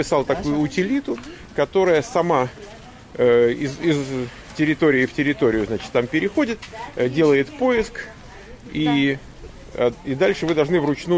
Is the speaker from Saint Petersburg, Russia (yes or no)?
no; Moscow, Russia; я сам из Москвы